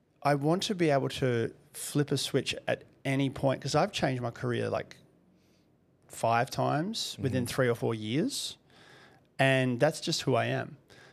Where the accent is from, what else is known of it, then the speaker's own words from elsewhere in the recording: Russia; Like I come from Russia. We come from nothing.